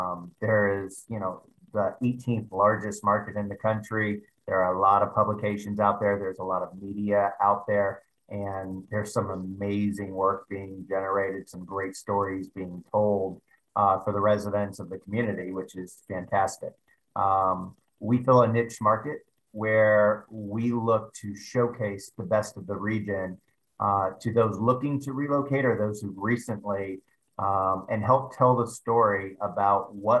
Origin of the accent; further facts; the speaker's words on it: Clearwater, Florida, United States; also born or lived in Tarpon Springs; But first of all, I am a Pinellas County native, born and raised in Clearwater up to Tarpon Springs, where I went to high school.